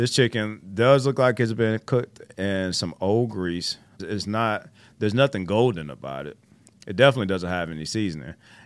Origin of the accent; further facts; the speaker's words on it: Chicago, Illinois, United States; I know I'm from Chicago, so when it comes to food